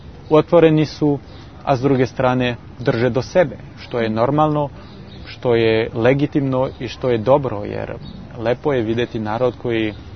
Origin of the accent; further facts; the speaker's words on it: France; Serbian is a second language; kad sam ja došao kao Francuz, oni su bili oduševljeni, oni su me prihvatili, nije bilo nikakvih problema nikada.